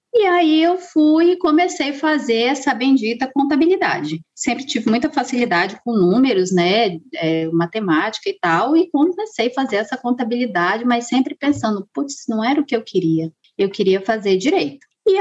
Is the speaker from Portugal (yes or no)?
no; Boa Vista, Roraima, Brazil; É, eu sou de Roraima, né? Sou da capital de Boa Vista.